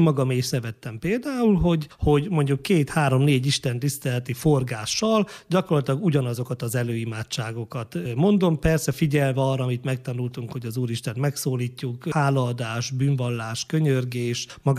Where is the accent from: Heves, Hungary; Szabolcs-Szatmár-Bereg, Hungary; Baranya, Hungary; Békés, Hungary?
Szabolcs-Szatmár-Bereg, Hungary; Nagyhalász; amikor az első általános iskolát elkezdtem Nagyhalászban, én nagyhalászi születésű vagyok